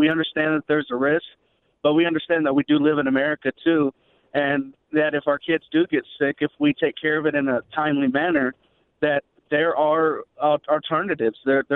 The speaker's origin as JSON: {"language": "English", "town": "Houston", "region": "Texas", "country": "United States", "lives_now": "Wisconsin, United States", "said": "We're from Houston, Texas, and we moved up here."}